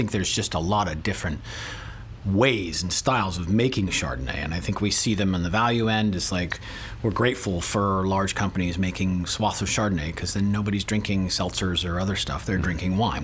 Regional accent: California, United States; I was from Humboldt County.

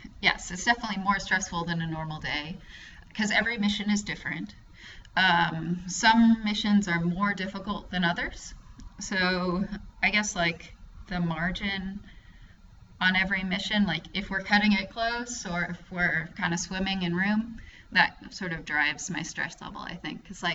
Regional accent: Atlanta, Georgia, United States; I'm from Atlanta, so Waffle House is a special place in my heart.

